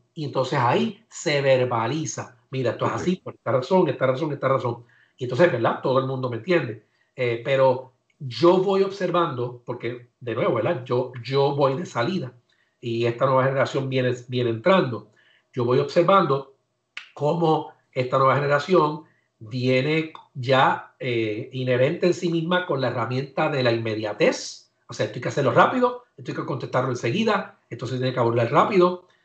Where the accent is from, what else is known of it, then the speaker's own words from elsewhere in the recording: Río Piedras, Puerto Rico; Y como decimos en Río Piedra